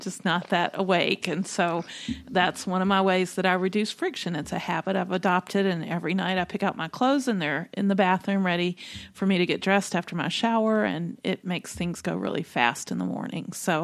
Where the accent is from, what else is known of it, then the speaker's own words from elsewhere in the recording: Natchez, Mississippi, United States; It struck me that it said Natchez, Mississippi.